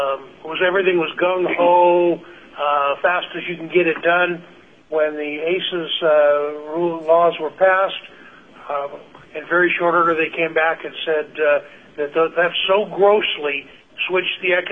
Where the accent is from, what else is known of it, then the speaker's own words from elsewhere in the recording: Alaska, United States; I was born and educated in Alaska.